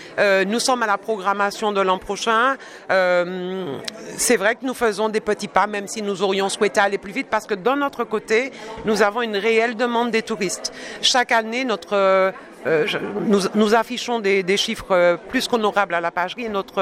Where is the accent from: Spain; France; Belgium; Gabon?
France; Martinique; Et je m'interroge profondément en tant que Martiniquaise